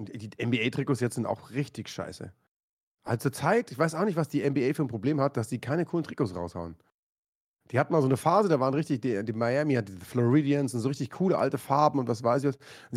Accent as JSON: {"language": "German", "town": "Munich", "region": "Bavaria", "country": "Germany", "said": "Als Münchner"}